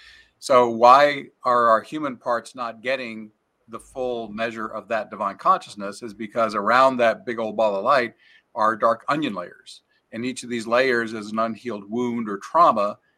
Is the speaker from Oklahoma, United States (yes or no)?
yes; Oklahoma, United States; moved away as an adult; Until I was 41, I was born and raised in Oklahoma here in the United States and had more mainstream jobs.